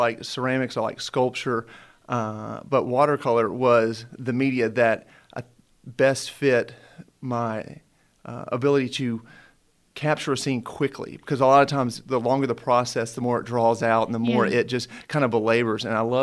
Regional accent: Memphis, Tennessee, United States; Yeah, and growing up in Memphis, like, I think at some point in time, every kid's like, "I want to get out," and stuff like that.

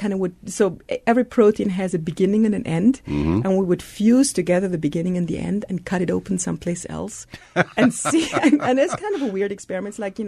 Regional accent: Austria; I grew up in Austria as the youngest of three kids.

